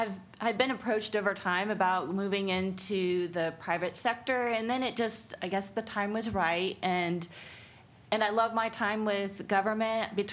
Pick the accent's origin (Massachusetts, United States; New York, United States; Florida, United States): Florida, United States; Orlando; Well, I'm a native Floridian. I've grown up in Orlando area.